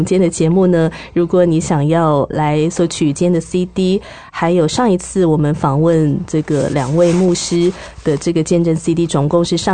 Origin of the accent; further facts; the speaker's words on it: Taiwan; 我想也是把我们台湾人的爱心哦，就是带去不同的地方，